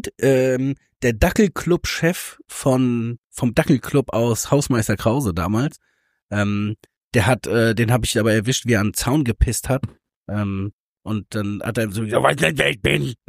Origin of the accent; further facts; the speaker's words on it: Mexico; ganz häufig sagen wir halt so, wir sind aus Mexiko, so dann reagieren die Leute immer, oh wow, wie cool und so.